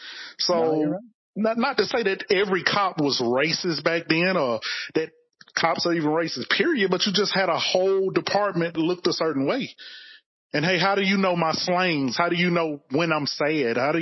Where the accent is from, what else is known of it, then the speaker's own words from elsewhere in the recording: Birmingham, Alabama, United States; I grew up in Birmingham, Alabama, and it's mainly urban, you know. And so a lot of my friends are from those neighborhoods.